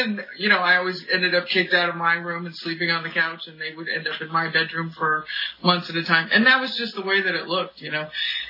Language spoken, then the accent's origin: English; California, United States; I grew up in the San Fernando Valley. Doesn't make me an alcoholic, but it helped.